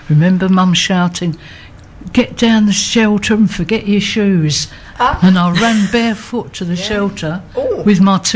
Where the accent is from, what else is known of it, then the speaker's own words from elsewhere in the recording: Canning Town, London, United Kingdom; And I thought, I'll call it … Mm. And that was Canning Town. We moved there when I was 10, and we lived opposite the Flying Scud pub